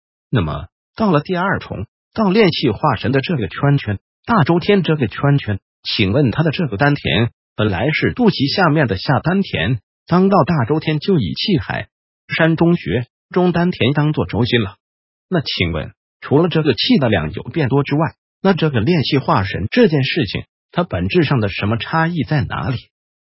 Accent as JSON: {"language": "Chinese", "country": "China", "said": "那我们中国人的憧憬叫太古真人的连接感"}